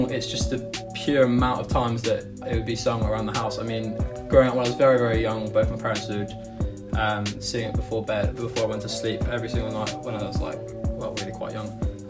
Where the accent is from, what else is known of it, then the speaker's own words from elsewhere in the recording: Norwich, East of England, United Kingdom; I grew up in Norwich, the back end of Norfolk, which is rather empty, but it's really good fun.